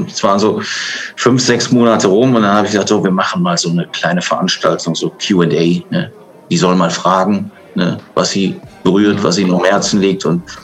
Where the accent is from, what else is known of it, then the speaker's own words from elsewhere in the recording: Rhineland, Germany; Also ich bin Rheinländer